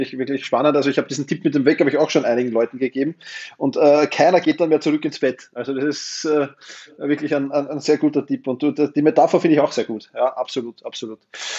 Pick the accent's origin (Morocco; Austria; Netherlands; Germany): Austria; Als Österreicher